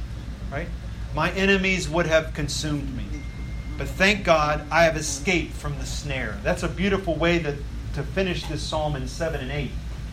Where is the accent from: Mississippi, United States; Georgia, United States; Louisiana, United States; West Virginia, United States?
West Virginia, United States; I'm from West Virginia, where there are lots of mountains.